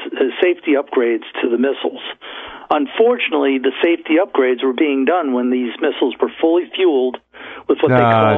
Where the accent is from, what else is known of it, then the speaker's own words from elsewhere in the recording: Middletown, New Jersey, United States; I'm from Middletown. I've lived in Middletown, as did my wife.